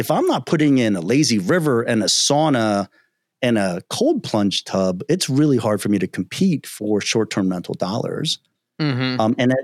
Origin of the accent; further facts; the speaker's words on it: Philadelphia, Pennsylvania, United States; You know, I grew up in Philadelphia.